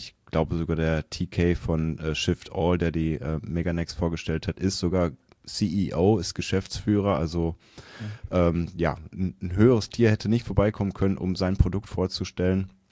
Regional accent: Dortmund, North Rhine-Westphalia, Germany; weil Dortmund ist meine Heimatstadt, da komme ich her.

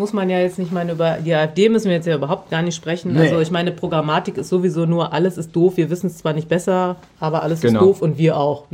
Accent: North Rhine-Westphalia, Germany; ich komme aus Nordrhein-Westfalen, ich komme aus einer Großstadt.

